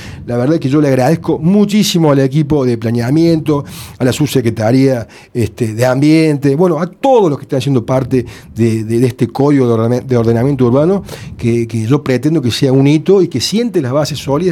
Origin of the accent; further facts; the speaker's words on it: Río Ceballos, Córdoba, Argentina; born there; yo soy nacido en Río Ceballos